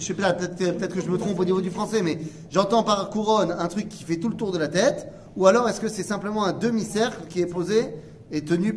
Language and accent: French; France; On vient de France et on se rappelle dans quelle rue on habitait quand on habitait en France. Il y en a qui sont plus parvés, il y en a qui sont moins parvés. Moi, en France, j'habitais 170 rue du Pré-Gournat.